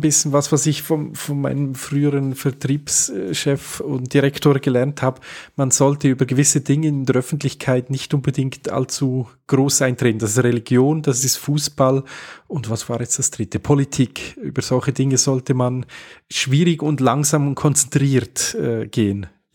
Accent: Switzerland; Bei uns in der Schweiz gibt es eine Influencerin

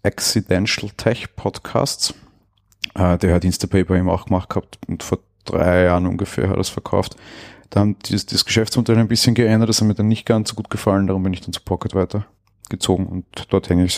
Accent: Austria; also zumindest bei uns in Österreich ist es auch so

